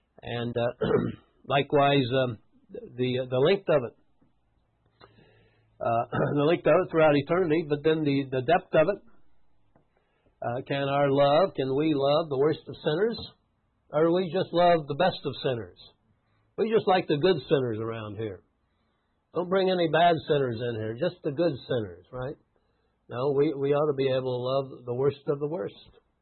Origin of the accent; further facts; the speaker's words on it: United States; Well, I'm an American.